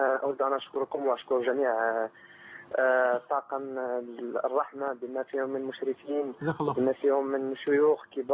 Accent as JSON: {"language": "Arabic", "country": "Morocco", "said": "أنا شاب من المغرب"}